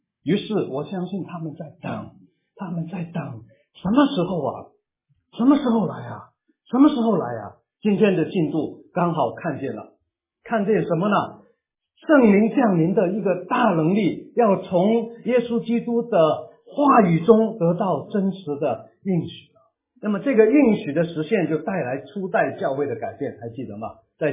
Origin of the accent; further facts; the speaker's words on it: Guangdong, China; Chinese is a second language; 我是广东人啊，会要讲华语要经过学的，很痛苦的过程啊